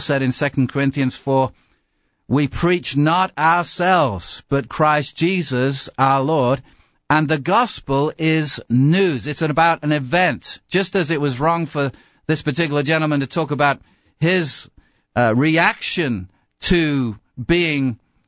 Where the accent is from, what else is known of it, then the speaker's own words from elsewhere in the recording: England, United Kingdom; accent: English; now in United States; I've been here for 21 years, and so I'm doing pretty good with my English accent according to Americans, but English people think, nah, that's not the real thing anymore.